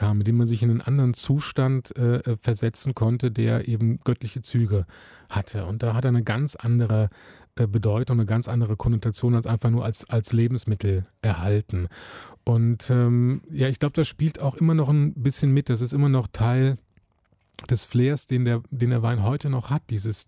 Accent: Cologne, North Rhine-Westphalia, Germany; ich bin gebürtiger Kölner und lebe vor den Toren der Stadt in einem kleinen Ort.

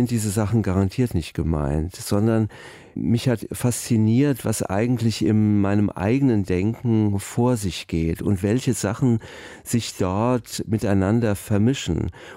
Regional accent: Hesse, Germany; der Katholizismus in Hessen oder wo ich aufgewachsen bin

